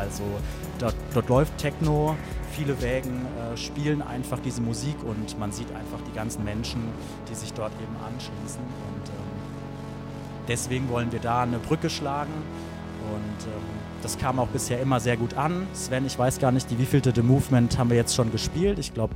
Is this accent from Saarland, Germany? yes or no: yes; Saarbrücken, Saarland, Germany; Und auch selbst in meiner Heimatstadt Saarbrücken ist es so